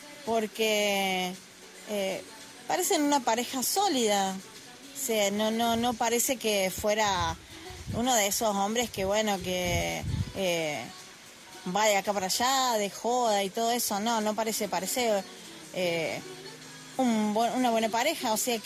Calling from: Argentina; desde Argentina

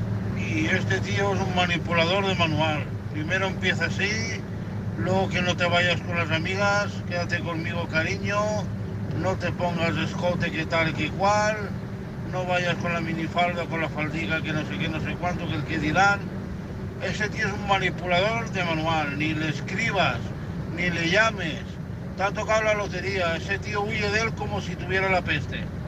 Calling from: Santa Pola, Valencian Community, Spain; de Santa Pola.

